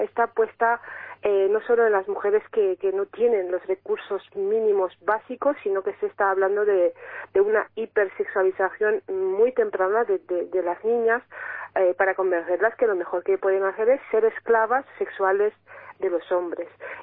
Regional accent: Romania; now in Basque Country, Spain; voy a cumplir 40 años y bueno, me siento muy bien acogida y siento como hogar el País Vasco, ¿no?, que es donde vivo ahora mismo, pero soy de origen rumano.

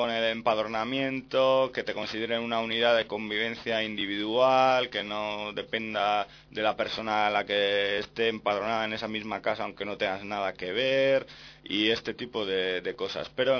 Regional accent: Irún, Basque Country, Spain; por ejemplo, en mi pueblo, en Irún

